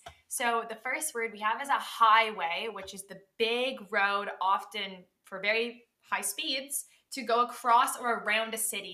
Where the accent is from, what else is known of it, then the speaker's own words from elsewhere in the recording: Canada; I'm Canadian, so I have always spoken American English